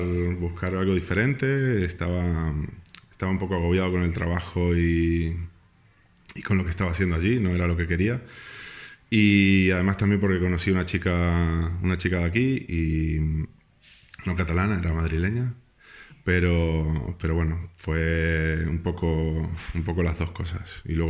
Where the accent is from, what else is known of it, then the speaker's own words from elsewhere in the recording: Montevideo, Uruguay; moved away; de donde soy yo, que soy de Montevideo, que en la capital hay playa.